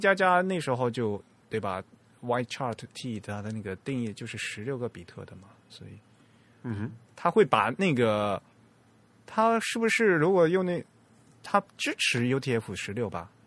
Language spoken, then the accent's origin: Chinese; China; 那对我们中国人来讲是比较浪费